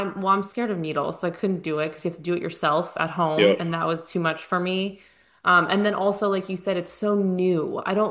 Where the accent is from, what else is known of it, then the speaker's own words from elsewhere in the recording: California, United States; We're from California, so obviously we're not used to cold.